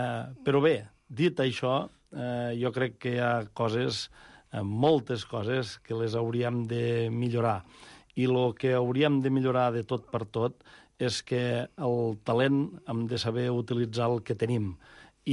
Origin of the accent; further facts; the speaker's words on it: La Palma d'Ebre, Catalonia, Spain; quan jo des d'aquest racó del Priorat de Margalef o del meu poble de la Palma d'Ebre em llevo